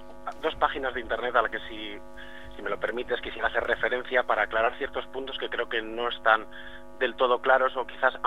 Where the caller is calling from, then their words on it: Balearic Islands, Spain; Soy un oyente de las Islas Baleares